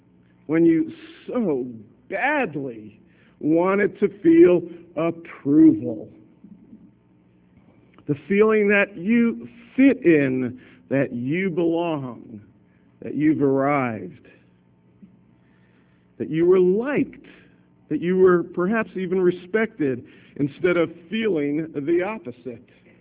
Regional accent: Florida, United States; I grew up in South Florida. I went to a school called North Miami Senior High.

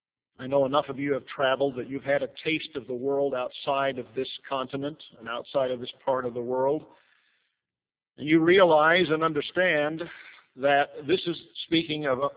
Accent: Pacific Northwest, United States; I grew up here in the Northwest. The states around Oregon are my home and birthplace. Idaho, Wyoming, Nevada, Washington, Oregon. I spent my youth in those areas.

